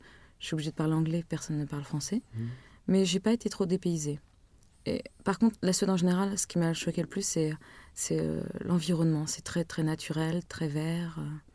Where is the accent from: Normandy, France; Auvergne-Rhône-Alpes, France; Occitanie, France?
Normandy, France; Caen; born there; Oui, je suis née en Normandie, je suis née à Caen, je vis à Caen, j'étudie à Caen.